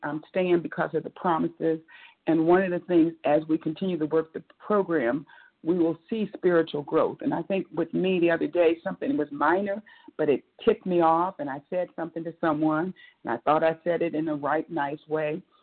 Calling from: Atlanta, Georgia, United States; I'm calling … from Atlanta.

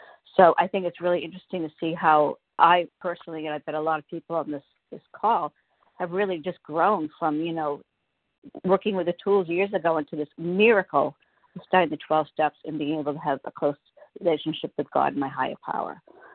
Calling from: Massachusetts, United States; I'm calling from Massachusetts

